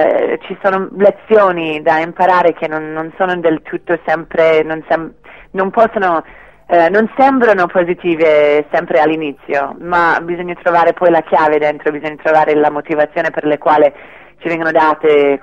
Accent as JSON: {"language": "Italian", "country": "Canada", "lives_now": "Italy", "said": "quando torno io in Canada, nel mio paese, mi sento un filo straniera."}